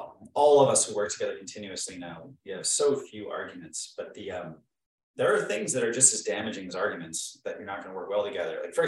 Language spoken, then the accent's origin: English; San Diego, California, United States; growing up in San Diego, there's not very many people who make it in the entertainment business.